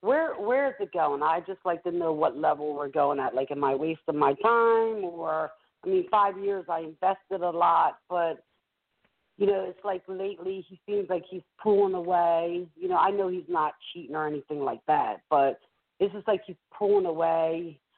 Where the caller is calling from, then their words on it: Philadelphia, Pennsylvania, United States; yes, I'm calling from Philadelphia.